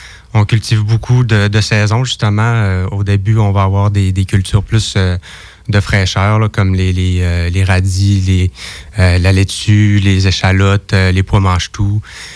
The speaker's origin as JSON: {"language": "French", "town": "Mashteuiatsh", "region": "Quebec", "country": "Canada", "tie": "born or raised there", "said": "Moi, j'ai grandi ici, à Mashtoyach."}